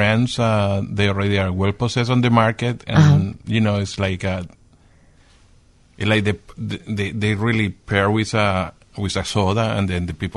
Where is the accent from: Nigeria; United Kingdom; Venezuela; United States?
Venezuela; Venezuela.